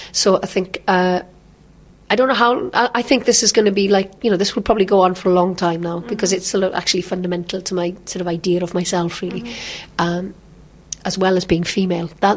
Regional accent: Wales, United Kingdom; English is a second language; I don't want to be thought of as English. I'm not, you know, English is not my first language. It's a language I have to speak.

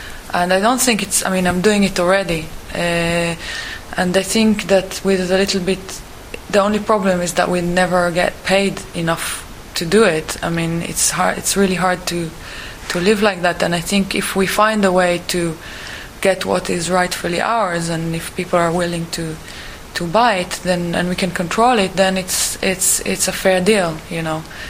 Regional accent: Israel; I grew up. I would say more with kind of hippie notions, I think, because I grew up in Israel, but not really.

